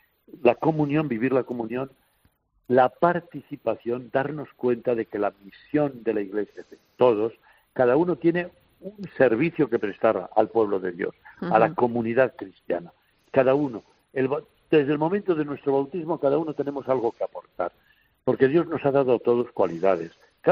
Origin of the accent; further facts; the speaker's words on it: Spain; escuchar a los de que somos de España